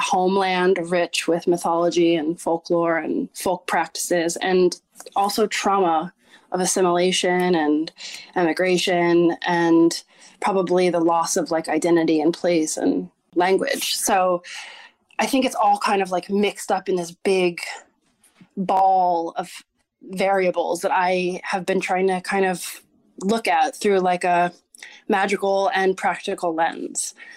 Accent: New Jersey, United States; now in New York, United States; I am living in New York. I've been here for about 20 years. I was born in Jersey. I'm half Sicilian Italian. My mom is not. So I kind of was raised, you know, in New Jersey, there's a very big Italian population.

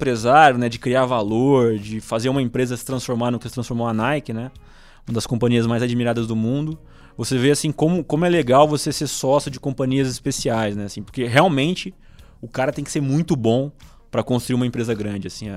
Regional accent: São José do Rio Preto, São Paulo, Brazil; now in São Paulo, Brazil; Eu sou de São José do Rio Preto, já queria vir para São Paulo, vim com 17, no caso.

